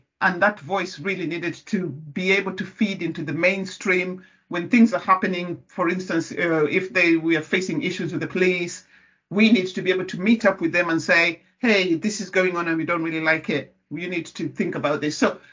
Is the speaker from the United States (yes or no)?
no; Kenya; I'm a Kenyan, so I represent the Kenyan Association there.